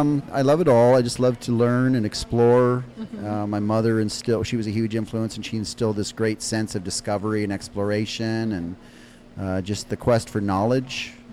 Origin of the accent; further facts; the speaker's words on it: Minnesota, United States; also born or lived in Houston; now in San Antonio, United States; Born and raised in Michigan, Minnesota.